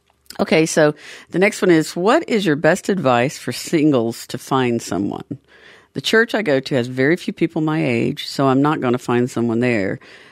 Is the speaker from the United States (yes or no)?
yes; the South, United States; I'm from the South, and we think everything's funny, and it's mostly cutting down.